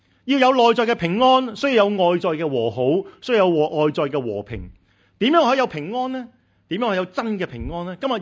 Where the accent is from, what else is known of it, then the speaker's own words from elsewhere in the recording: Canada; 我嚟自加拿大，加拿大咧起住加拿大真系好大嘅。